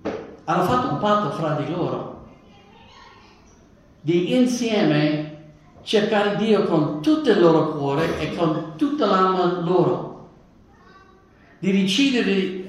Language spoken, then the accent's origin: Italian; Texas, United States; Io sono cresciuto nel Texas orientale